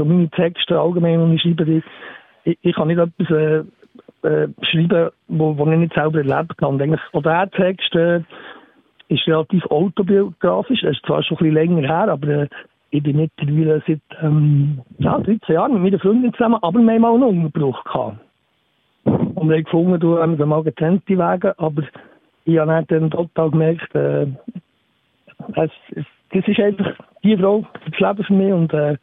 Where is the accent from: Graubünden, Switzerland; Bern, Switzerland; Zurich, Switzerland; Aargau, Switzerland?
Bern, Switzerland; wir Berner sind ein bisschen privilegiert mit diesem Dialekt